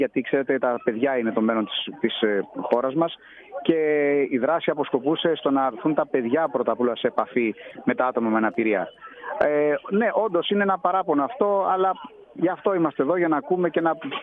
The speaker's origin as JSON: {"language": "Greek", "town": "Livadeia", "region": "Central Greece", "country": "Greece", "tie": "born or raised there", "said": "γιατί γίνεται στην πόλη μου στη Λιβαδιά."}